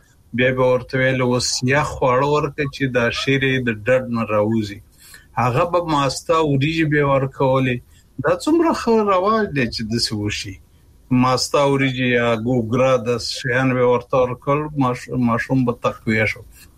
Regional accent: Kunar, Afghanistan; زمونږ په محیط کې چې زه په کنړ کې لوی شوم

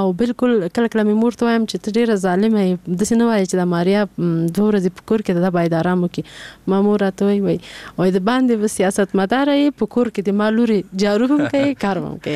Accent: Paktia, Afghanistan; ما خپله مور مې زدرانه ده ورېندار مې ځاځی ده او نیا مې احمدزی ده بله نیا مې منګله ده ماته دا ټوله پکتیا خپل کور ښکارېږي او باور وکړئ په نوم یې ویاړم چې زه پکتیاوال یم

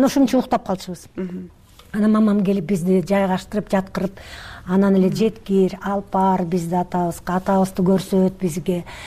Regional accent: Mongolia; Тиги Монголиядан биз келдик байкем тайкемдикине.

